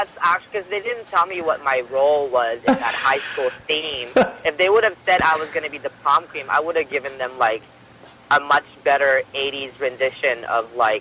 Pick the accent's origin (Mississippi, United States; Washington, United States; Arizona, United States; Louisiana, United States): Washington, United States; Seattle; now in Los Angeles, United States; I'm from Seattle. I grew up there. I drove in Seattle when it was raining.